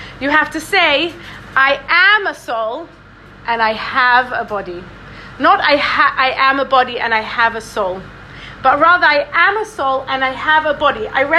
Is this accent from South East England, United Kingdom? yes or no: no; London, United Kingdom; also born or lived in Israel; I grew up in London. I went to the Beis Yaakov here. And after I got married, I lived in Eretz Yisrael with my husband for 10 years